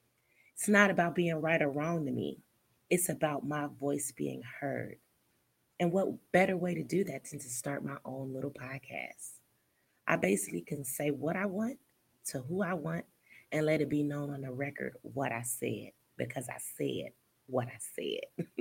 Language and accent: English; Indiana, United States; also born or lived in Chicago / Pennsylvania; now in Atlanta, United States; I'm from Chicago. I was raised in Indiana. I was born in Pennsylvania, but I've moved around a lot.